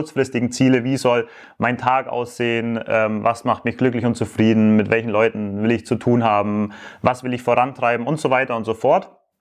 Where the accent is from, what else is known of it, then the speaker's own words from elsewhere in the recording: Bavaria, Germany; dann eben knapp 2 Wochen im Allgäu, ja, also in Deutschland, dort wo ich aufgewachsen bin.